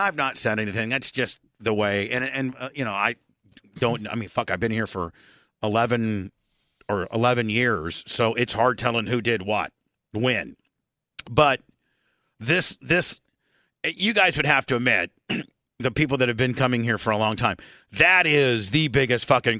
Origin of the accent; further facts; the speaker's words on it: Warsaw, Indiana, United States; No, motherfucker, Warsaw